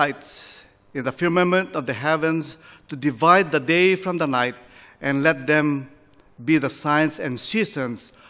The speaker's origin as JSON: {"language": "English", "country": "Philippines", "tie": "born or raised there", "said": "growing up in the Philippines, we use many of that area of navigating"}